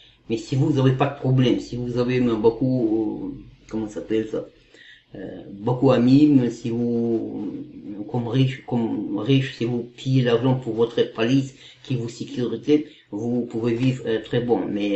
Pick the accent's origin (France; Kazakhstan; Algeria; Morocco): Kazakhstan; moved away; je suis kazakh, je viens du Kazakhstan, j'ai 48 ans.